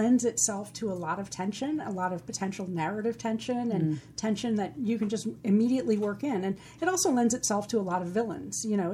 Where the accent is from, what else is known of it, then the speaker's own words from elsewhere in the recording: New England, United States; also born or lived in California; I'm from the Northeast. I grew up in California and New England, but I don't know a lot about Pittsburgh or Philadelphia.